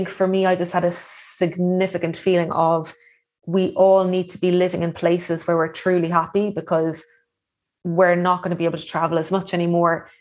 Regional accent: Ireland; now in United Kingdom; as an Irish person living in the countryside of Britain throughout that time

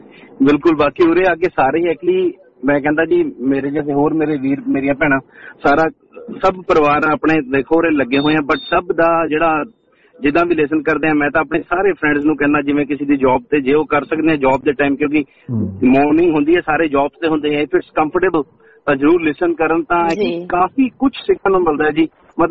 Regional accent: Patiala, Punjab, India; ਕਿਉਂਕਿ ਮੈਂ ਖੁਦ ਪਟਿਆਲੇ ਤੋਂ ਆ ਜੀ, ਤੇ ਬਹੁਤ ਚੰਗਾ ਲੱਗਦਾ ਜੀ, ਮਤਲਬ ਆਪਣੇ ਸ਼ਹਿਰ ਦਾ ਨਾਂ, ਇੱਕ ਵਾਰ ਰੂਟ ਸਾਡੀਆਂ ਪਟਿਆਲੇ ਤੋਂ ਹੀ ਹੈ

